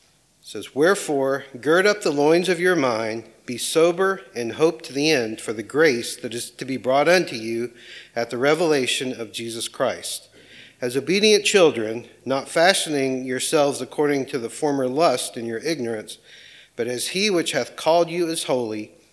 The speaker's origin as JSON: {"language": "English", "region": "the Carolinas", "country": "United States", "said": "then she asked where we were from, and told them, you know, the Carolinas."}